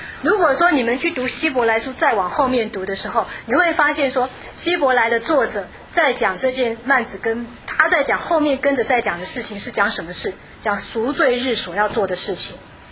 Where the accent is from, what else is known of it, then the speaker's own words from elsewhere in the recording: China; 我说我们中国人很喜欢房子是什么坐北朝南向